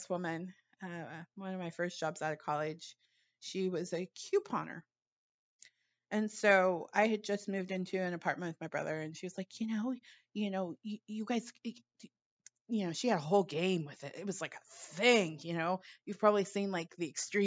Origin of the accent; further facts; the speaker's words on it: Los Angeles, California, United States; I grew up in Los Angeles, so they have to drive a lot.